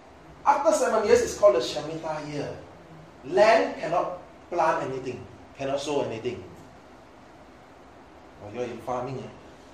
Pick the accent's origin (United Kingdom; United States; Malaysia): Malaysia; Penang; I think same like my hometown in Penang got beach.